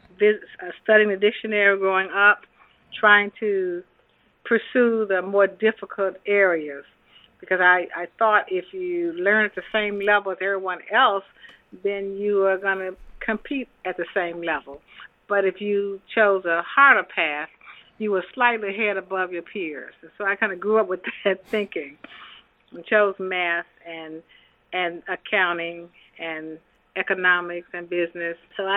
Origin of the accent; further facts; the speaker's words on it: Memphis, Tennessee, United States; It was like any other young lady growing up in Memphis.